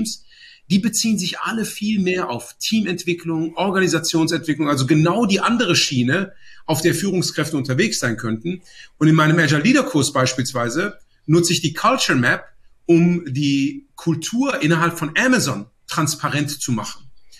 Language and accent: German; Aachen, North Rhine-Westphalia, Germany; now in Cologne, Germany; Ich bin jetzt ursprünglich in Aachen aufgewachsen.